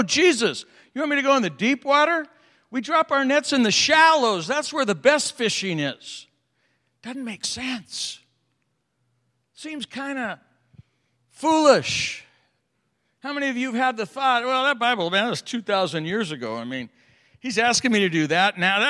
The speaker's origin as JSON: {"language": "English", "town": "Oakland", "region": "California", "country": "United States", "tie": "born or raised there", "said": "I was born and raised in Oakland."}